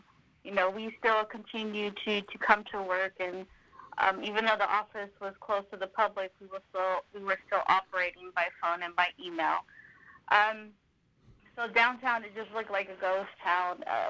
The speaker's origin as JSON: {"language": "English", "town": "Sacramento", "region": "California", "country": "United States", "tie": "born or raised there", "said": "I did. Was born and raised in Sacramento."}